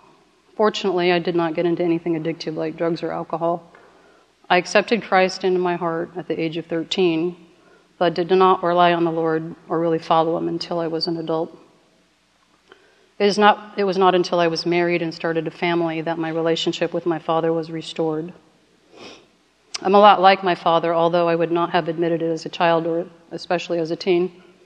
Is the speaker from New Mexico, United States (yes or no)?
no; Portland, Oregon, United States; also born or lived in Tacoma, Washington; I was born in Portland, Oregon, and I've lived here and in the suburbs most of my life.